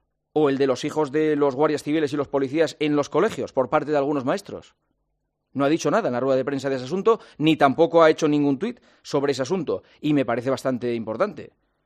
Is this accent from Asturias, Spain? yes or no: yes; Asturias, Spain; Soy asturiano y soy español. Me siento asturiano y me siento español.